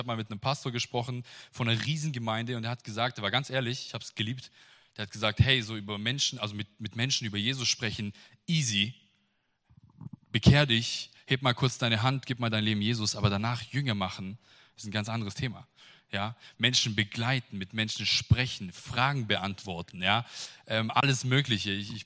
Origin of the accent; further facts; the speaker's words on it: Salem, Baden-Württemberg, Germany; Ich komme aus Salem vom Bodensee.